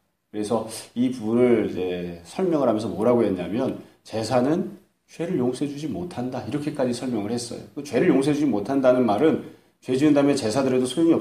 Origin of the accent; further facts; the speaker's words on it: Seoul, South Korea; also born or lived in Daegu; 제가 태어난 곳이 대구거든요. 대구 반여울인데 반여울에서 태어난 이유가 그 옆에 공항이 있었습니다.